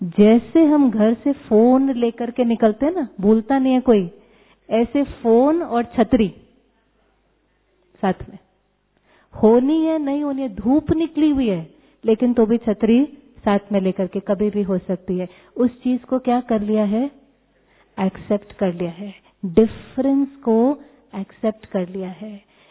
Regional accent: North India, India; now in Mumbai, India; मेरे साथ हुआ ना, मैं नॉर्थ इंडिया से आई मुंबई, मैंने कहा सब चीज में मीठा खाते हैं

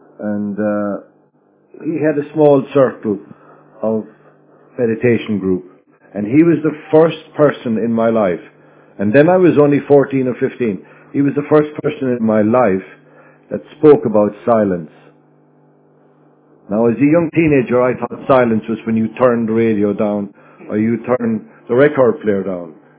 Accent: Ireland; born there; I was born in Ireland, which is next to England. And I was born into a Catholic family, very traditional Catholic family.

